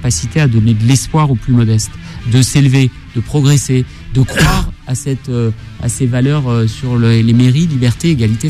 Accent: La Courneuve, Île-de-France, France; also born or lived in Saint-Denis; je suis un enfant de la Courneuve. Je suis né à Saint-Denis. J'ai toujours vécu. Je vis à la Courneuve aujourd'hui. J'ai grandi dans la cité des 4000.

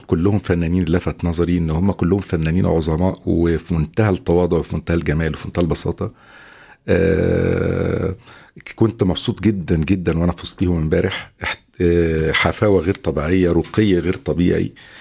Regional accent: Egypt; التطور ده كمان هيكون في المقام الأول في بلدي مصر

